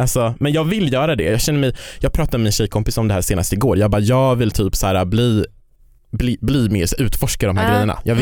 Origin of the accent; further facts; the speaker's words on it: Kiruna, Norrbotten County, Sweden; jag kommer ju från Kiruna